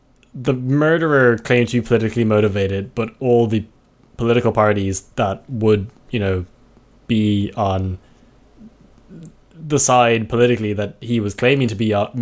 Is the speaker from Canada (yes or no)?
no; Ireland; growing up in Ireland during the big influx of Polish people emigrating to the more Western European states